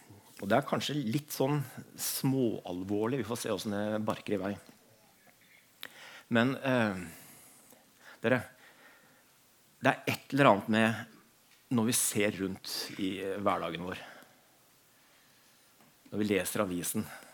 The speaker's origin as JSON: {"language": "Norwegian", "town": "Kristiansand", "region": "Agder", "country": "Norway", "tie": "born or raised there", "also_born_or_lived": "Oslo", "said": "Jeg Kristiansand, jeg vokste opp på Søm. Så jeg feiret, dere hører at jeg født i Oslo, men jeg feiret treårsdagen min her i Kristiansand, og trives godt med å bo her i Kristiansand."}